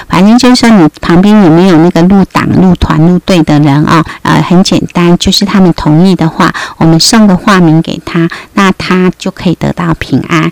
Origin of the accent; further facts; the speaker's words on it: Taiwan; born there; accent: Taiwanese; 我们祖先是福建，但是后来是移民到台湾，所以后来姐姐在台湾出生，所以其实我口音有一点台湾音